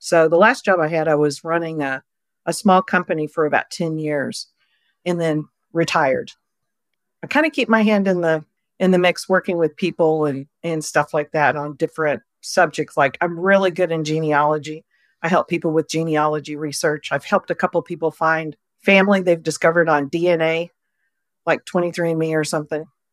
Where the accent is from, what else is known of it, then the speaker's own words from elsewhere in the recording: Texas, United States; accent: Texas; moved away; also born or lived in California / Guadalajara, Mexico; I grew up in West Texas for a large part of it, and then went to California, which dead end my Texas accent. For a long time, people couldn't figure out where I was from. And I'd say Texas, they go, no way.